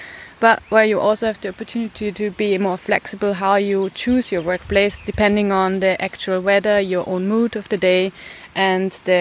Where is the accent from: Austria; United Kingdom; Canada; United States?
Austria; English is a second language; I'm from Austria